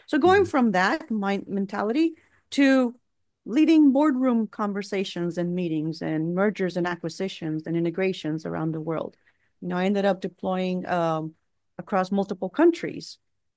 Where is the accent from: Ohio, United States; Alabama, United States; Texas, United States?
Texas, United States; Brownsville; I am from the Brownsville, Texas border. That's where I was born and raised. My parents are immigrants of Mexico.